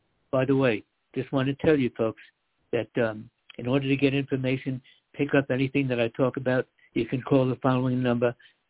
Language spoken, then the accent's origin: English; United States; yeah, I was born in America and I grew up in America.